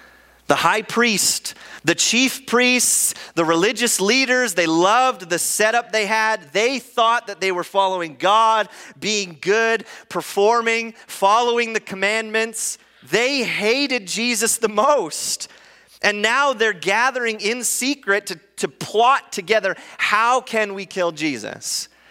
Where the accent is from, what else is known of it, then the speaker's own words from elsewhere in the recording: Canada; It was kind of like Canada Day, we're all like, yeah, I love being Canadian.